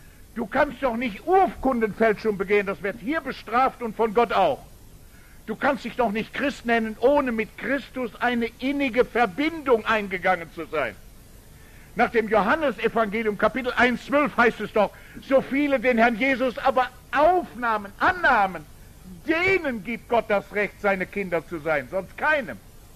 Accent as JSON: {"language": "German", "region": "Rhineland", "country": "Germany"}